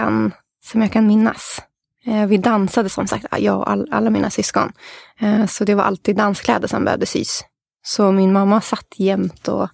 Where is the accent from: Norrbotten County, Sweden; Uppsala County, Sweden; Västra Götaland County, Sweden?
Uppsala County, Sweden; Enköping; Jag är från Enköping. Jag är ifrån land, en mil utanför Enköping.